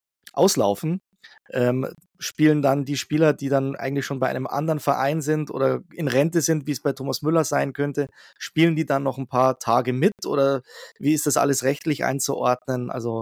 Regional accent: Rosenheim, Bavaria, Germany; Und ich komme ja aus Rosenheim

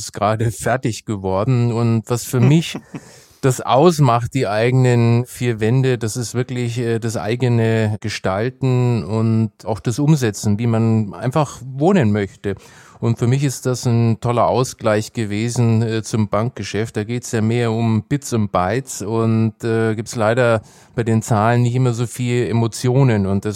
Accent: Nuremberg, Bavaria, Germany; meine Heimatstadt Nürnberg

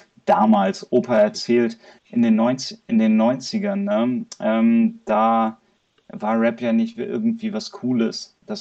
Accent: Hamburg, Germany; Ich komme aus Hamburg. Ich bin ein bisschen älteres Semester. Habe ich dir vorhin schon gesagt im Vorgespräch, ich bin 37

